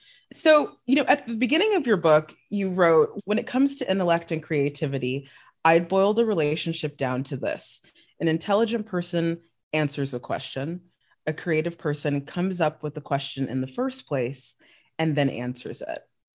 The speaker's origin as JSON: {"language": "English", "country": "South Africa", "tie": "born or raised there", "said": "I grew up in South Africa for a good portion of my life"}